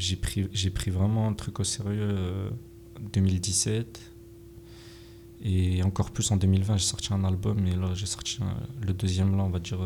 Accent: Amiens, Hauts-de-France, France; je suis né à Amiens, je suis né à Brossolette. Donc, ceux qui connaissent, maintenant c'est Calmette. Après, j'ai déménagé, je suis resté à Amiens quand même.

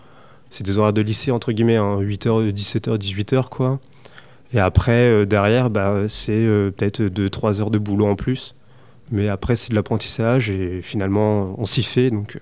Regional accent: Caen, Normandy, France; Donc, moi, je viens de Caen.

